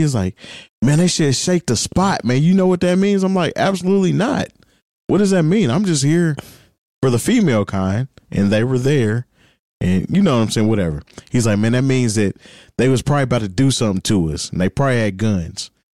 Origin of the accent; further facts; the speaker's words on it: Midwest, United States; I'm from the Midwest. So I don't know what the hell shake the spot means.